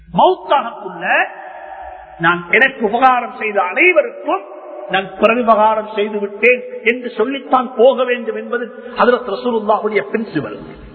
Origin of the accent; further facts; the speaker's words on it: Sri Lanka; born there; புரிந்து கொள்ளுங்கள், இந்த இலங்கையில நாங்கள் பிறந்தோம், இலங்கை பிரஜைகளாக வாழ்ந்து கொண்டிருக்கிறோம்.